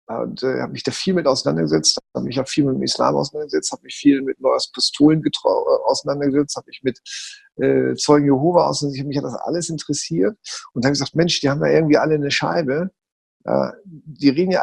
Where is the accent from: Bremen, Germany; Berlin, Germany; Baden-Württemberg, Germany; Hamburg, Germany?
Hamburg, Germany; ich bin evangelisch, weil es halt so von früher war in Hamburg, ne? Ich bin ein Hamburger Jung.